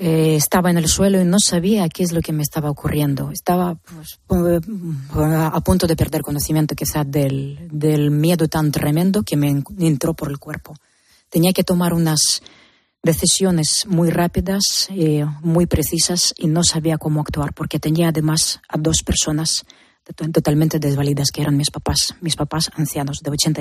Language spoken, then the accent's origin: Spanish; Mariupol, Donetsk Oblast, Ukraine; tengo que acudir para rescatar a mis papás, que se encuentran en Mariupol, en mi ciudad natal